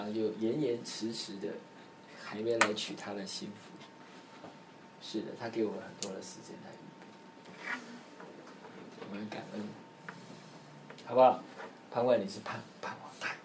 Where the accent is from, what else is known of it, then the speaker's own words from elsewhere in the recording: China; 我们中国人说啊，我们人死后要去见什么阎罗王啊